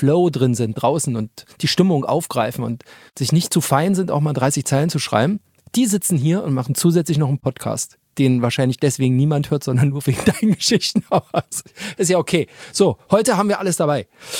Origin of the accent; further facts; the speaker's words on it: East Germany, Germany; weil ich einfach die bessere Aussprache habe als Ostdeutscher.